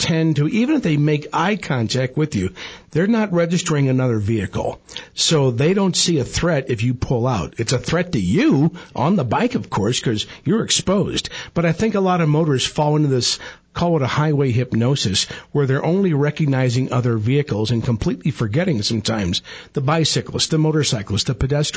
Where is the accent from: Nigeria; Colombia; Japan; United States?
United States; St. Louis, Missouri; I grew up in my hometown of St. Louis.